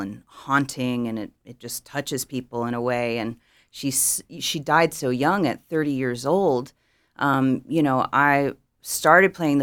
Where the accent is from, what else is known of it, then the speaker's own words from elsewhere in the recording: Houston, Texas, United States; I grew up in the Houston area in Texas.